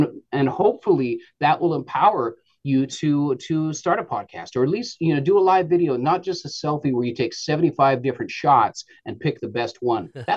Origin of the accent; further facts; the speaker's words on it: British Columbia, Canada; I grew up in the Okanagan, and we followed the fruit as it went through the summertime.